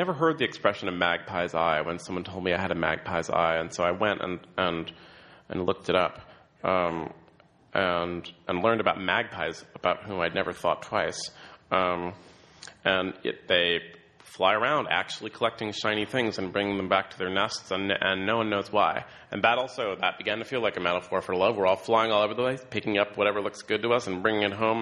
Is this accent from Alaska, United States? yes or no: no; San Francisco, California, United States; also born or lived in New York; Also, I began the novel in New York and then moved back to my hometown of San Francisco